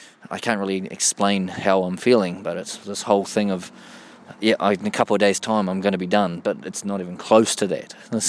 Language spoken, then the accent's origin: English; New Zealand; It's you're in New Zealand and or my home country and going, just walking, a long walk, the long pathway as it's called.